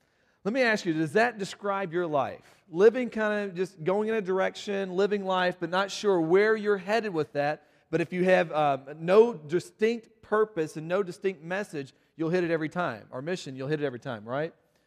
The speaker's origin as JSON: {"language": "English", "region": "the South", "country": "United States", "said": "There's a saying in the country. I'm from the South, and you would see dogs chase cars."}